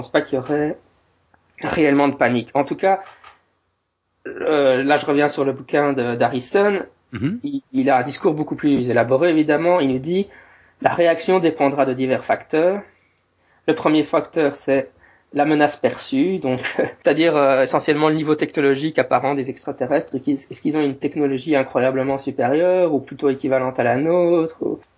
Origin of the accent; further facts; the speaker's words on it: Belgium; notamment comme je suis belge, qui est un sujet qui m'intéresse beaucoup